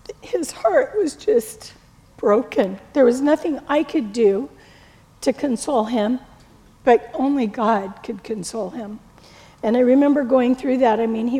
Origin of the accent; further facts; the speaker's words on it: California, United States; I'm from Orange County, so I grew up at Disneyland